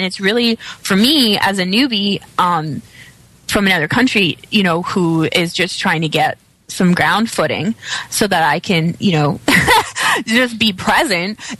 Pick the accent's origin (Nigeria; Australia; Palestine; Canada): Canada; now in United States; And I've been here in the United States for 2 years. And it's taken, as a Canadian